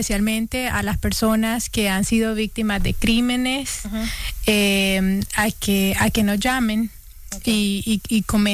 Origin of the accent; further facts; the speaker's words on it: Barranquilla, Atlántico, Colombia; moved away; De Barranquilla, de la costa.